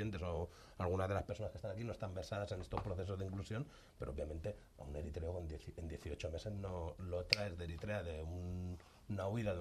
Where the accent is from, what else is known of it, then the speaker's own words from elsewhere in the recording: Alicante, Valencian Community, Spain; Esos son los jubilados ingleses, que soy de Alicante, y doy fe que sí que es diferente.